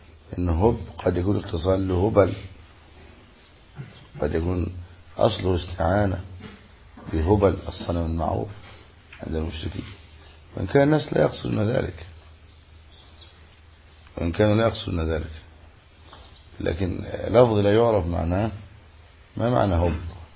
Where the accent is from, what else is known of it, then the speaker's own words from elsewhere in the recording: Egypt; هناك أمثلة باطلة، مثل عندنا في مصر